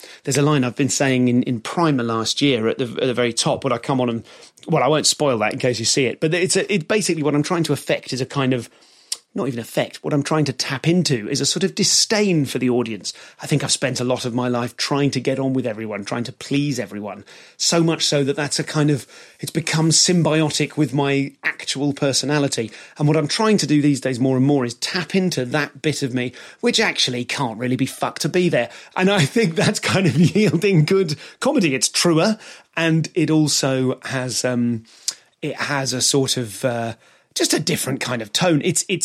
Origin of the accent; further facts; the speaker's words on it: United Kingdom; they know I'm British.